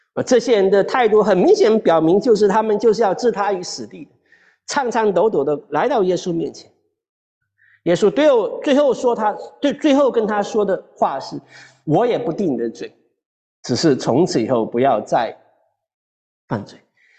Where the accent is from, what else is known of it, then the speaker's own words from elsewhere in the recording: China; 我们中国人常常讲啊，天下没有不散的宴席啊